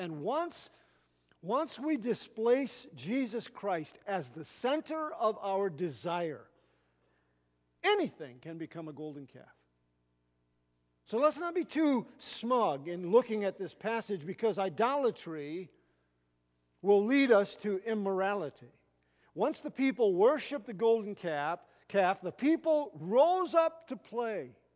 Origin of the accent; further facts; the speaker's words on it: Walled Lake, Michigan, United States; I grew up in Walled Lake, Commerce, and while it was still fairly rural when I grew up there, it was not farmland.